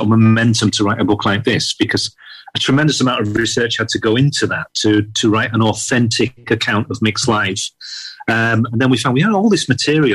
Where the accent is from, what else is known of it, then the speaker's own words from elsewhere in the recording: Hull, Yorkshire and the Humber, United Kingdom; You know, we're from Hull. We live in Hull, and all of the people who work in the show, virtually all the people, are Hull people.